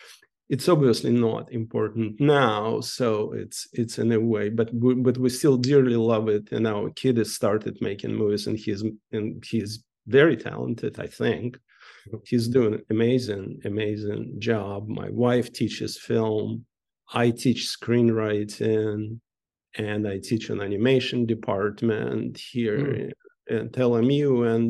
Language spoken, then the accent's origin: English; Saint Petersburg, Russia; English is a second language; moved away as an adult; now in United States; I have one that I received in Russia, where I'm from. I'm from St. Petersburg, and I went to what's called the Theater Arts Academy